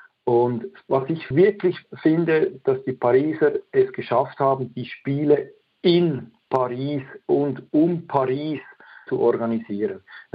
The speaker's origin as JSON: {"language": "German", "country": "Switzerland", "said": "für uns als Schweizer ist das noch ein bisschen spezieller, weil ja, das ist ein Nachbarland. Wir sprechen diese Sprache, wir sprechen auch Französisch bei uns"}